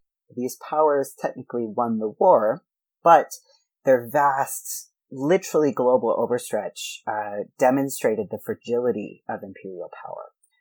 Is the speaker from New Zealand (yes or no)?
no; United States; now in United Kingdom; So I'm an American who moved to the UK about 10 years ago